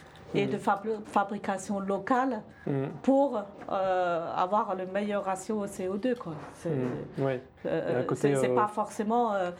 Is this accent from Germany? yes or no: yes; Germany; Je suis allemande d'origine